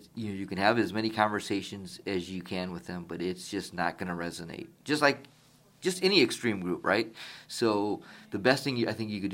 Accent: East Chicago, Indiana, United States; So, you know, I grew up in East Chicago, Mike, and I didn't know what racism was.

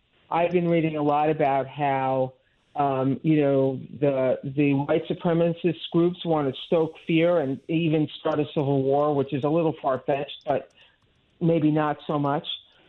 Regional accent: New York, United States; I grew up on Long Island. The South Shore was a hotbed for the Klan.

